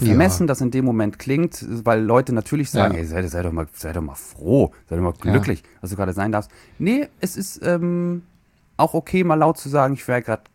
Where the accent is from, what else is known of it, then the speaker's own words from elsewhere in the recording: Kiel, Schleswig-Holstein, Germany; Ich wollte Handballprofi werden. Ich komme aus Kiel.